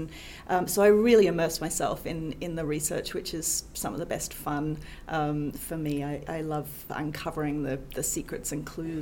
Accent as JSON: {"language": "English", "country": "Australia", "tie": "born or raised there", "said": "My accent is a little distorted these days, but I am from Australia. I grew up in the country in Australia, spent most of my summers up a tree with a book with my brother"}